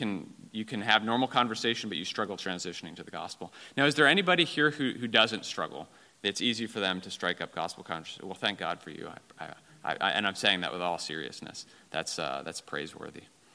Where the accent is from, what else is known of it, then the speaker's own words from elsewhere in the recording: Seattle, Washington, United States; he was actually also a Seattle transplant, because I'm from Seattle.